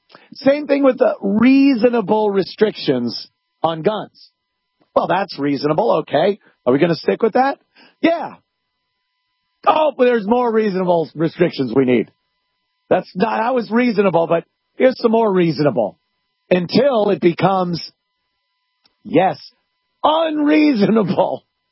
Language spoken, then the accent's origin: English; New York, United States; I look at a state like my home state of New York.